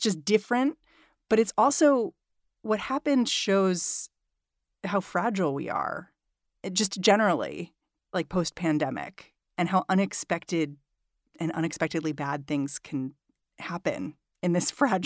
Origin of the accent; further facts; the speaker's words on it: United States; You know, I think as an American